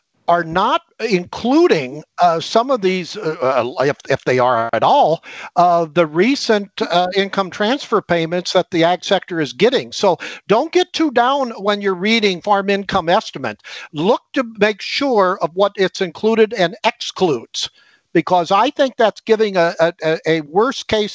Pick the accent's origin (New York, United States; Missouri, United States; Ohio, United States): Missouri, United States; St. Louis; I came from the St. Louis area.